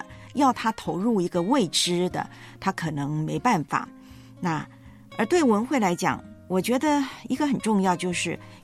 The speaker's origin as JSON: {"language": "Chinese", "country": "Taiwan", "tie": "born or raised there", "lives_now": "Taipei, Taiwan", "said": "而且当时我是离家，就是从我的家乡那个城市到台北"}